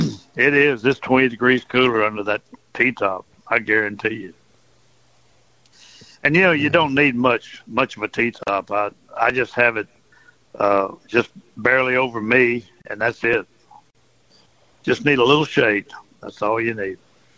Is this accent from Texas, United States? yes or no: yes; Texas, United States; I'm a Southern gentleman. I'm from Texas.